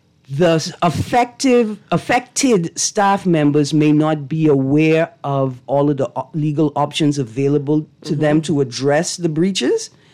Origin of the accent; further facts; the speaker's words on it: Eleuthera, Bahamas; because I'm from Elutra, too.